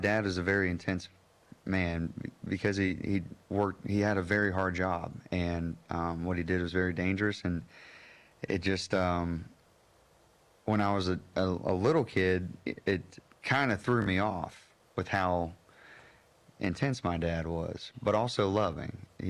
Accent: Morgantown, West Virginia, United States; I grew up in Morgantown, West Virginia. My parents had moved there for work.

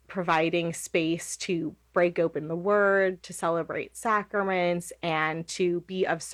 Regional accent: United States; As an American, to know that when he studied theology, there were women in his classroom, right?

